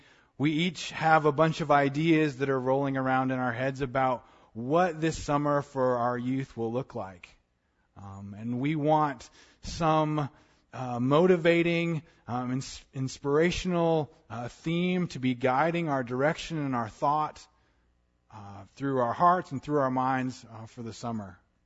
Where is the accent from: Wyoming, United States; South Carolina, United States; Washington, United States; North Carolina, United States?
Wyoming, United States; When I was a kid growing up in Wyoming and there was, you know, a 1,000-plus acre ranch that lied before our ranch house